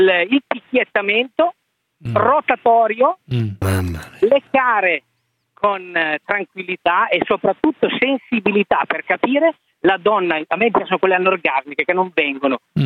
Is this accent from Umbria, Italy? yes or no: no; Rimini, Emilia-Romagna, Italy; Poi ragazzi, io sono di Rimini, ogni sera si chiamava una diversa.